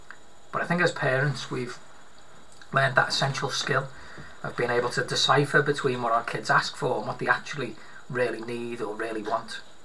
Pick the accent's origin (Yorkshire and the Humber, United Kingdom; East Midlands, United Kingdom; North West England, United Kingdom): North West England, United Kingdom; Liverpool; When I was a kid growing up in Anfield, this would have been about 1993